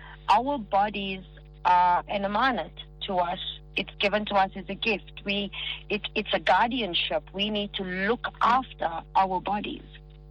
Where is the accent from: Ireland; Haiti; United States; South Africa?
South Africa; sometimes I feel like we are South African obsessed with savories and prepping months before.